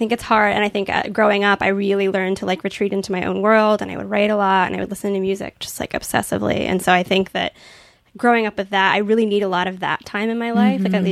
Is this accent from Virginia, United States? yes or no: yes; Virginia Beach, Virginia, United States; I mean, I grew up in Virginia Beach. It's basically all blonde people and surfers and skaters, and I didn't really fit in.